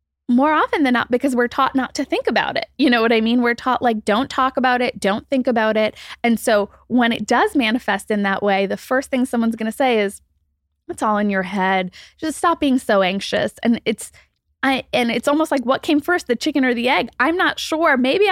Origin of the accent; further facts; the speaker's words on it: India; You know, I'm Indian, but it's really interesting because in Indian culture, while this is also stigmatized, the book, The Kama Sutra, is Indian, right?